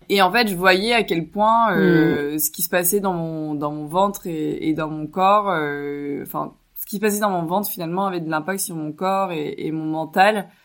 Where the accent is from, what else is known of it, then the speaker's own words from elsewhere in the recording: Chinon, Centre-Val de Loire, France; J'ai grandi à Chinon, en Indre-et-Loire